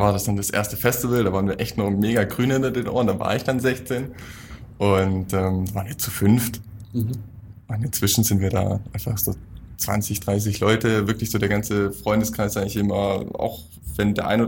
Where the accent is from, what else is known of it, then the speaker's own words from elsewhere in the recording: Baden-Württemberg, Germany; Nee, ich bin in Wald im Schönbruch aufgewachsen.